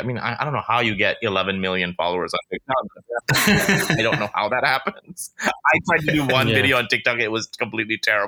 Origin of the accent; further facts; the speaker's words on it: Calgary, Alberta, Canada; also born or lived in Toronto; I was raised in I was born in Toronto, raised in Calgary.